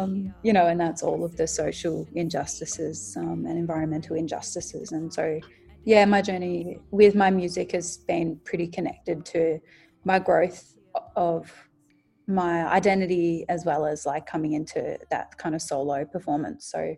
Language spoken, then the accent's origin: English; Bendigo, Victoria, Australia; I grew up in Bendigo, and I always did music.